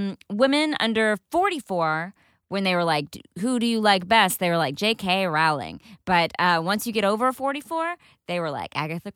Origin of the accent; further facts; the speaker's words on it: Ireland; I'm Irish also, by the way.